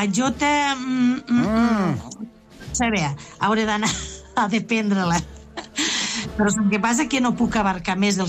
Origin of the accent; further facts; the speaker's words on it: L'Ametlla de Mar, Catalonia, Spain; estic parlant ara del pregó, davant del meu poble, tota la cala.